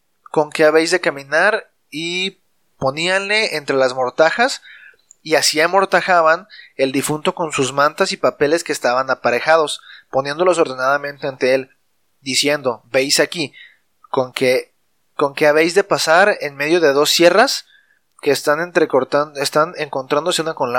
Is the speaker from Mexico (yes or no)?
yes; Mexico; nosotros somos mexicanos, para la gente que nos escucha en otros lugares, nosotros somos mexicanos